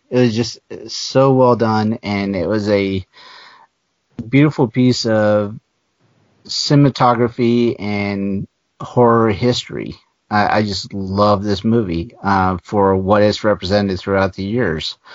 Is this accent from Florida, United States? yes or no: yes; Florida, United States; So and then also I grew up in Florida, so you know there was you had many beaches.